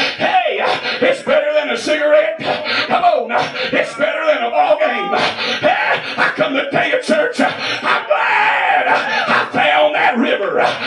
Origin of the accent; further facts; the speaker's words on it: Gilbert, West Virginia, United States; I come from Gilbert, West Virginia. We didn't even have a stoplight.